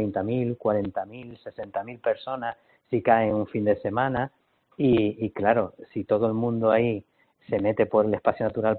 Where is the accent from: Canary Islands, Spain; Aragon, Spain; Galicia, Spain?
Canary Islands, Spain; Güímar; cuando yo era niño, yo soy de Guimar